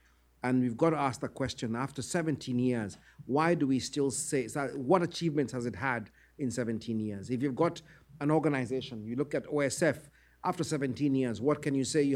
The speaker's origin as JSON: {"language": "English", "country": "Kenya", "said": "for me as a Kenyan, I keep asking myself, is Kenya better off with after the ICC intervention"}